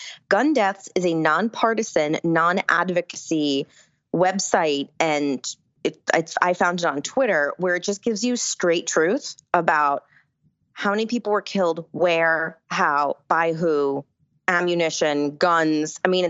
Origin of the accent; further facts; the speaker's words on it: Rhinebeck, New York, United States; a lot of times when I'm home, like, in where I grew up in Rhinebeck